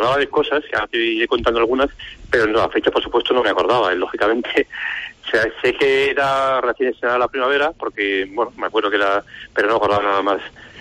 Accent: Huesca, Aragon, Spain; yo soy de Huesca

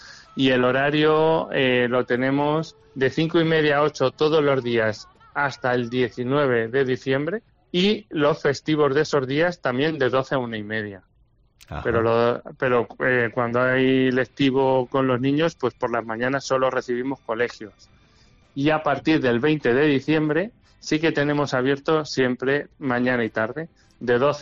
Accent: Albacete, Castilla-La Mancha, Spain; todos somos de Albacete, ¿no?, o sea, de la ciudad de Albacete, estamos aquí en el Belén

